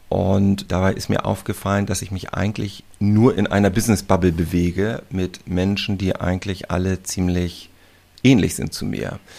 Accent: Hamburg, Germany; Ja, also ich bin aufgewachsen in Hamburg, wie ich sagte. Mein Vater ist Pastor und deswegen war ich also immer im christlichen Kontext unterwegs

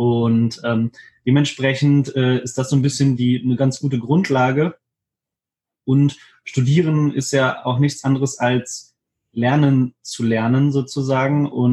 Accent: Hannover, Lower Saxony, Germany; ich bin 25 Jahre alt, ich komme aus Hannover

